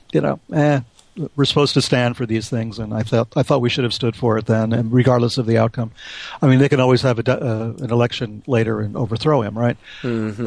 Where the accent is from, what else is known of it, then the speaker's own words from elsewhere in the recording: New York, United States; I was living in New York City. Of course, I'm from New York, and I lived a lot of places.